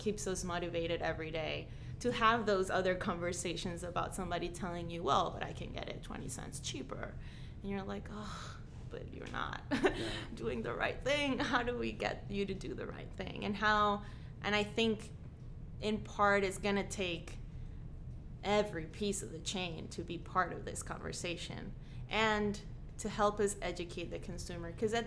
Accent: Venezuela; I come from Venezuela. My family are actual producers.

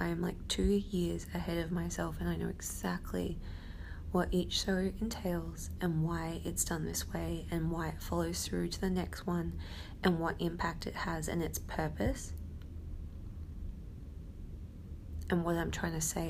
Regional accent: Brisbane, Queensland, Australia; In Brisbane, I'm from Brisbane

